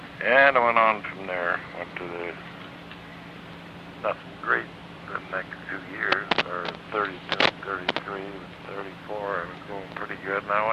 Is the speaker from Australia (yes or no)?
no; Portland, Oregon, United States; born there; Well, for me, I was born in Portland.